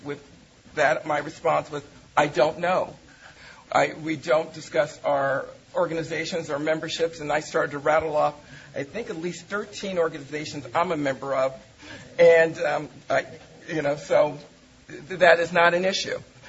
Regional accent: San Mateo, California, United States; I went to visit San Mateo, my hometown

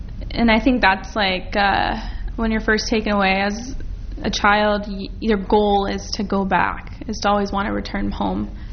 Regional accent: San Bernardino, California, United States; now in San Diego, United States; I am originally from San Bernardino, so I moved here with my older brother and his wife and kids

